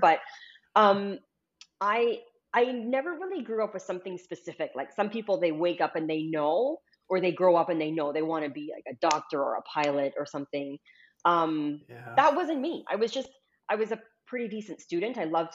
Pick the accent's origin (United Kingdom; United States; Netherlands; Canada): Canada; being Canadian, it's mixed, right? Because there is that mixed identity, which makes it so much more interesting, makes it kind of fun. But there is that Jamaican component